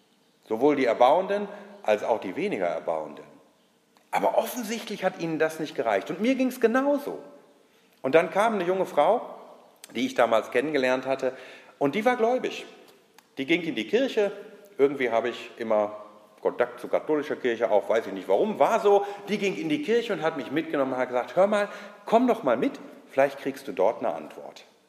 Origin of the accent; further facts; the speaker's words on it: Bielefeld, North Rhine-Westphalia, Germany; ich komme aus Westfalen, hören Sie vielleicht an der Aussprache, aus Bielefeld, ich bin erst seit 4 Jahren hier